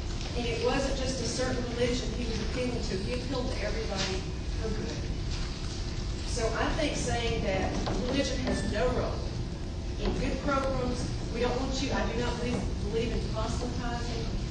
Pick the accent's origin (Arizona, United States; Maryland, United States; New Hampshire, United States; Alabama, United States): Alabama, United States; in the South, I grew up in Alabama, and spent a lot of time in Montgomery and Birmingham